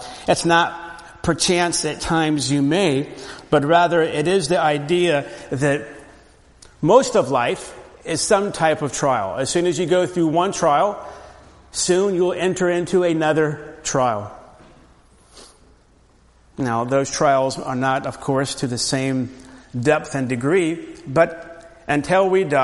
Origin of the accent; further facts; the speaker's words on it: Orlando, Florida, United States; I have a friend that I grew up with in Orlando